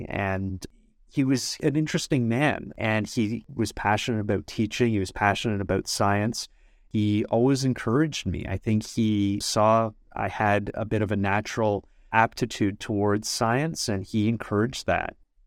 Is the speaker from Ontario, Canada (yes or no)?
yes; Beeton, Ontario, Canada; So I grew up about an hour north of Toronto in a little town called Beaton, Ontario.